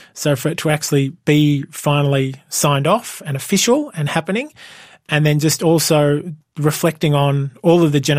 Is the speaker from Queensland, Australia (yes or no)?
no; Melbourne, Victoria, Australia; Yeah, so I grew up in Naarm here in Melbourne. So my family comes from Framlingham down in southwestern Victoria, but yeah, grew up here in Melbourne.